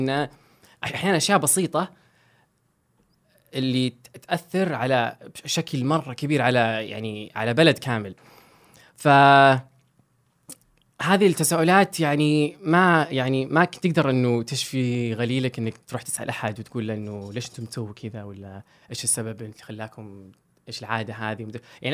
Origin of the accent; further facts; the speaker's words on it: Riyadh, Riyadh Province, Saudi Arabia; أنا مولود وعشت وتربيت في الرياض، درست هندسة معمارية بجامعة الملك سعود.